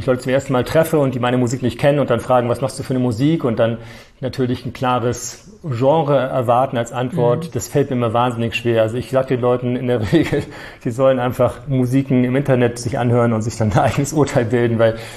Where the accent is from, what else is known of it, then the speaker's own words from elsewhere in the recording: Norderstedt, Schleswig-Holstein, Germany; Norderstedt, dort, wo ich aufgewachsen bin.